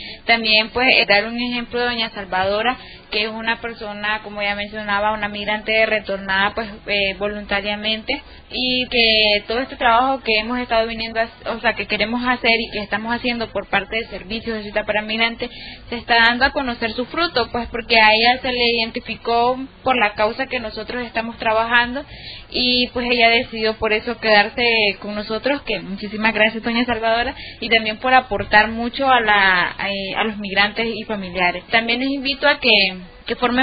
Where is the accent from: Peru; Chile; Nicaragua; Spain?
Nicaragua; uno como migrante, como nicaragüense, lo digo porque pues